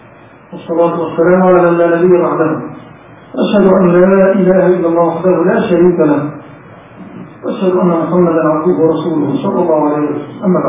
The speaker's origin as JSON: {"language": "Arabic", "country": "Egypt"}